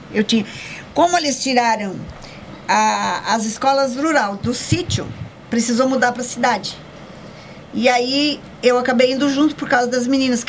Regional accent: Paraná, Brazil; born there; Eu morava na roça mesmo. Eu nasci no Paraná.

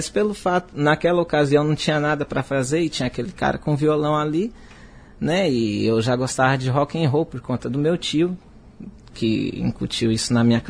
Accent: Chapada dos Guimarães, Mato Grosso, Brazil

